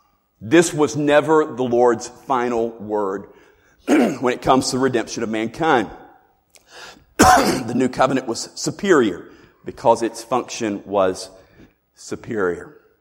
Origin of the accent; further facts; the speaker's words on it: Florida, United States; I grew up in Florida. My favorite beach to visit when I was growing up was a place called Bean Point. It was on Anna Maria Island.